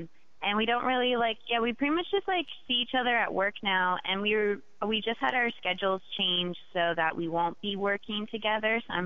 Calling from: Brooklyn, New York, United States; Brooklyn, New York.

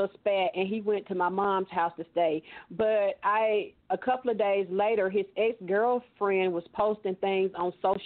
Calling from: Georgia, United States; I'm calling from Georgia.

